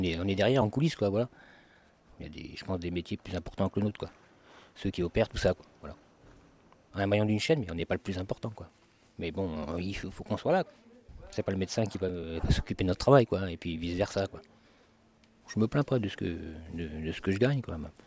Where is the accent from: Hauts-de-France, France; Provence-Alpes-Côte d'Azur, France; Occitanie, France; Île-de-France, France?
Hauts-de-France, France; De l'Oise. 45 minutes de train.